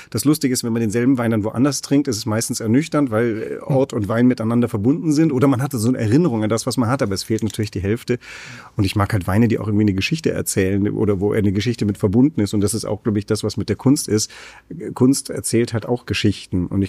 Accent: Germany; Und wir beiden, und er war Franzose und ich war Deutsche, wir stellen fest, Moment, das ist ja in Frankreich ein bisschen anders gedreht.

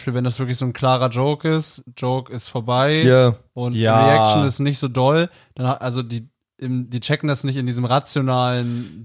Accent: Cologne, North Rhine-Westphalia, Germany; ich komme ja aus Köln, ich bin hier viel gewesen

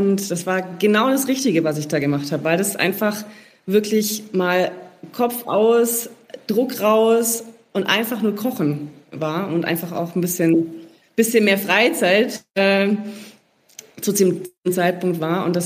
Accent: Bavaria, Germany; Aber ja, ich bin im Unterallgäu aufgewachsen, also sind natürlich meine Wurzeln auch irgendwo dort verortet.

